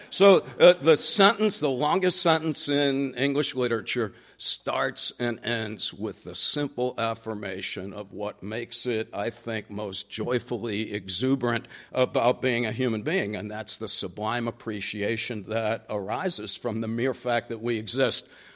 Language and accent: English; New Jersey, United States; I grew up in New Jersey. I have a lot of these.